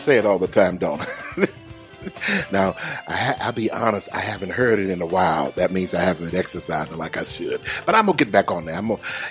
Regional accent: Houston, Texas, United States; now in Georgia, United States; I grew up in Houston, Texas, and when it rained in Houston, oh, it rained.

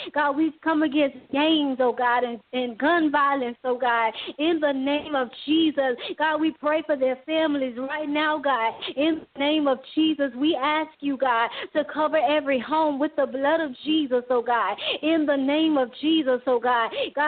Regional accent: Jacksonville, Florida, United States; I'm from Jacksonville, Florida. I am 35 years old.

